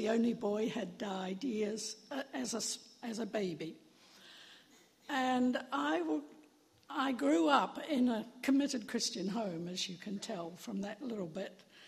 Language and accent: English; New Zealand; Down in the South Pacific, I grew up in New Zealand.